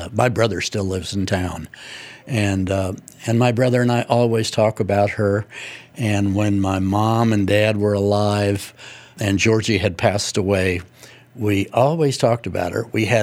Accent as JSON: {"language": "English", "town": "Indianapolis", "region": "Indiana", "country": "United States", "lives_now": "Cape Cod, United States", "said": "I'm from Indianapolis and from very close to Hawville, which is part of Indianapolis. I live on Cape Cod in Massachusetts"}